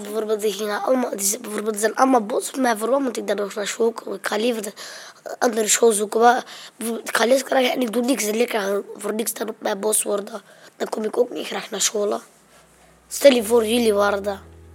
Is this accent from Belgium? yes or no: yes; Antwerp, Flanders, Belgium; born there; ik ben 12 jaar oud, geboren in Antwerpen.